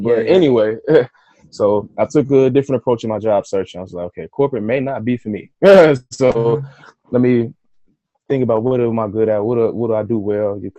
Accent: Atlanta, Georgia, United States; born and raised in Atlanta, Georgia.

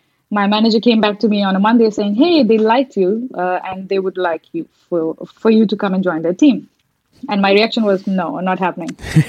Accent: Mumbai, Maharashtra, India; I'm from Mumbai, born and raised.

